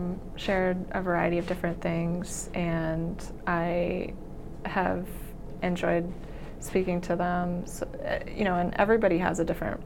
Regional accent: Santa Monica, California, United States; now in Quincy, United States; I'm originally from Santa Monica, California. I grew up with a younger sister who is now a dedicated midwife. I am so proud of her. And I moved to Quincy shortly after my parents' divorce

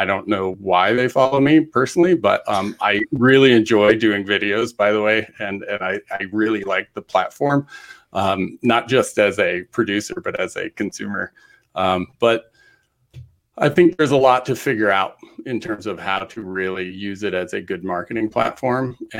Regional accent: Idaho, United States; And growing up in Idaho as a hunter, those are the conversations my dad and I had around the campfire as well.

